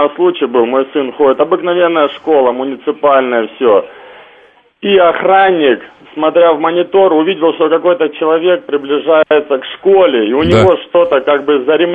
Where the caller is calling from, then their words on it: Spokane, Washington, United States; Я звоню из США.